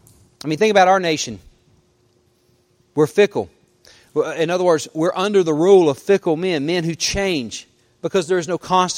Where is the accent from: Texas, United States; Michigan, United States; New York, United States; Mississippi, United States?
Mississippi, United States; I know, like, growing up in Mississippi, you could go into one county and buy alcohol